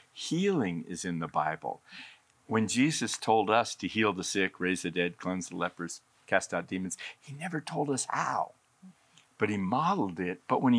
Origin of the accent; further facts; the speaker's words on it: Colorado, United States; now in Redding, United States; All right. I'm from Colorado. I was in the mountains of Colorado.